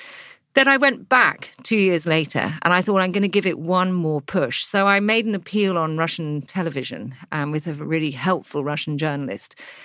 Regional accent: England, United Kingdom; you turn up as an English girl in minus 20, minus 30, saying I'm looking for a piano

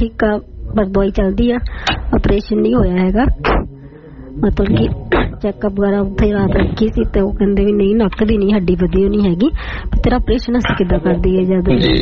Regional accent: Punjab, India; moved away; ਉੱਥੋਂ ਇੰਡੀਆ ਤੇ ਮੈਂ ਪੰਜਾਬ ਤੋਂ ਆਈ ਹਾਂ

